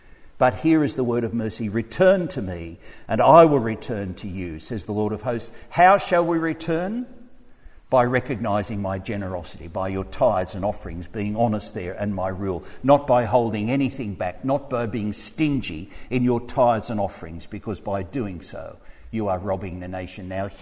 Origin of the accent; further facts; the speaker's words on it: Australia; Remember when I was growing up in Australia, our foreign policy was driven by connections, what was called the domino theory.